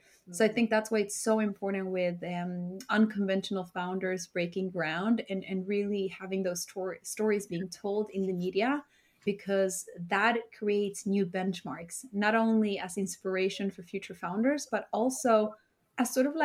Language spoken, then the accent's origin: English; Sweden; I was born and raised in Sweden. Both my parents are from Chile. So they immigrated to Sweden during the Pinochet dictatorship.